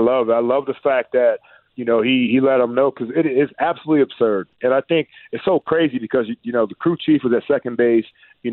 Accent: Cleveland, Ohio, United States; I'm from Cleveland. That's Lake Erie.

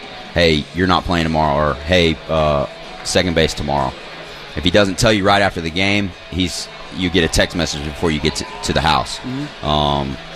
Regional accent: Texas, United States; I grew up in Texas, so got a lot of Dallas Cowboy fans

